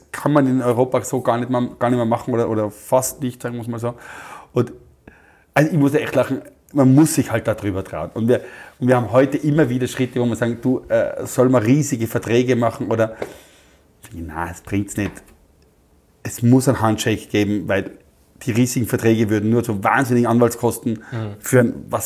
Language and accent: German; Austria; Ich habe gesagt, ich bin aus Österreich